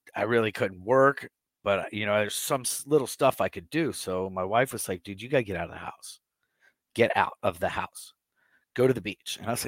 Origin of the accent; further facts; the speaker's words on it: Charlotte, North Carolina, United States; also born or lived in Murrells Inlet, South Carolina; And then I grew up in Charlotte, so I was pond hopping, you know, throwing rooster tails at bluegill and this, that, and a third. And then high school, I moved to Murrells Inlet, South Carolina